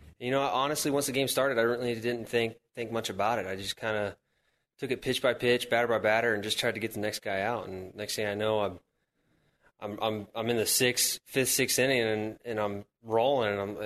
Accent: Florida, United States; me being born and raised in Florida, I mean, you know, you can play year round.

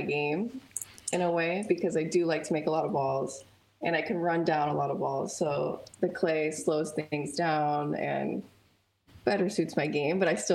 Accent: United States; Well, definitely as an American player, there's not that many clay courts or grass courts.

